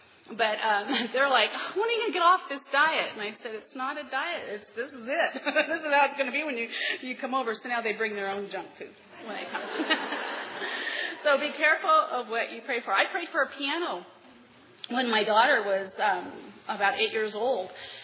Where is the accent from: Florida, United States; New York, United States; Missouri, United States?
Missouri, United States; Kansas City; I come from Kansas City, Missouri. You know what the motto is for Missouri? The show me state.